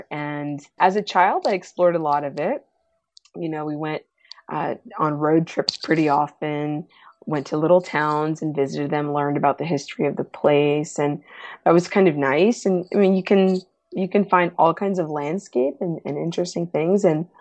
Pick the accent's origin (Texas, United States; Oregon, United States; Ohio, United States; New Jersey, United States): Texas, United States; But I grew up in Texas, and I've spent quite a lot of time in Texas, although I don't sound like it most of the time, according to most people, unless I'm really mad.